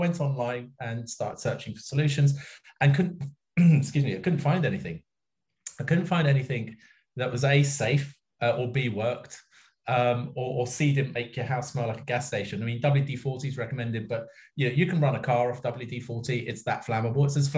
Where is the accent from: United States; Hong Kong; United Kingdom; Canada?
United Kingdom; London; I grew up in London.